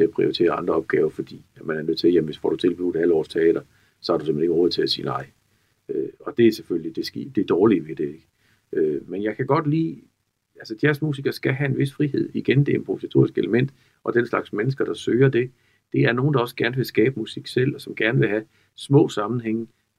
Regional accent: Vejle, Region of Southern Denmark, Denmark; Jeg kommer fra Vejle oprindeligt.

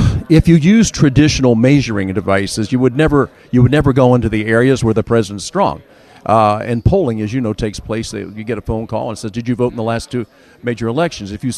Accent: Butler, Pennsylvania, United States; So if I'm driving from my hometown in Butler, where there's a place to get on the pike and I'm going to Philadelphia, stay away from the exits.

